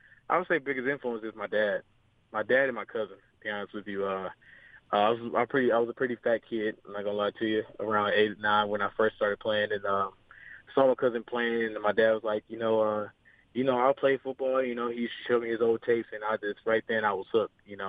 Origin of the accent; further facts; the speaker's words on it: Cleveland, Ohio, United States; Growing up in Cleveland, man, it's tough. Tough, man. I'm not gonna lie to you. It's tough.